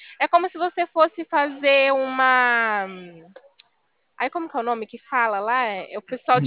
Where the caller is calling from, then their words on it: São Paulo, Brazil; Eu falo do estado de São Paulo.